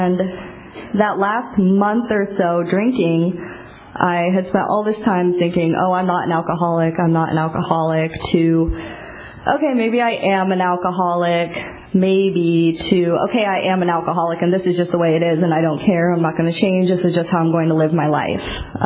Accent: Seattle, Washington, United States; Long story short, I'm from Seattle, and I moved here on purpose.

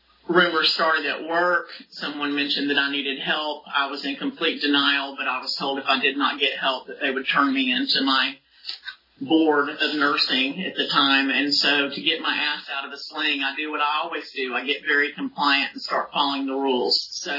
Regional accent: California, United States; born there; also born or lived in Southern US; I lived in the South for a while, but I am a Californian. I was born here in the 60s. I won't tell you what 60 year that was. But anyway, I was born in California.

